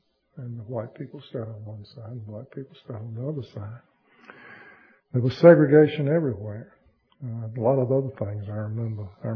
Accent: Mississippi, United States; what I went through growing up in Mississippi.

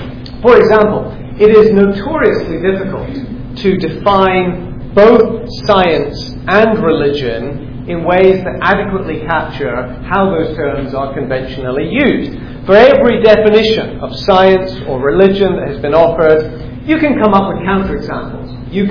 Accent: Scotland, United Kingdom; I come from Scotland, part of Great Britain.

